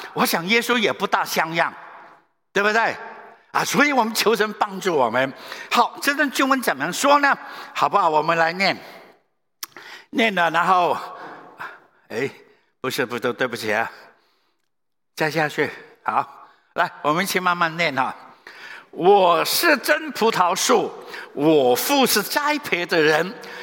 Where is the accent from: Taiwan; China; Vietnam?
Vietnam; accent: Nanyang; also born or lived in Hong Kong; now in Sydney, Australia; 我是越南华侨，所以你听我的腔调呢，有一些怪怪的，就是南洋的腔调。然后我们在1974年有机会，上帝就把我们带到香港去。